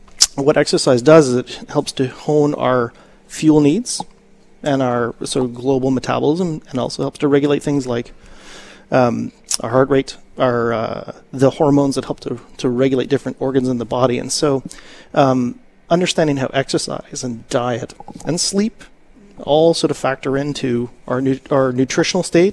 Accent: Ontario, Canada; now in Grand Rapids, United States; I'm from Southern Ontario. So we couldn't be further apart

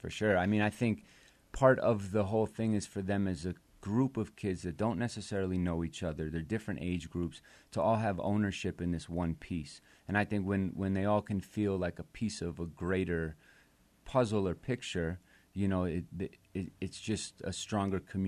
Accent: New York, United States; I'm an artist from New York, and my background is skateboard, graffiti, and just that culture

